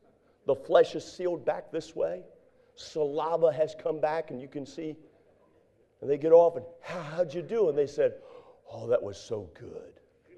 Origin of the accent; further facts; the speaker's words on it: Maryland, United States; I was raised in Maryland.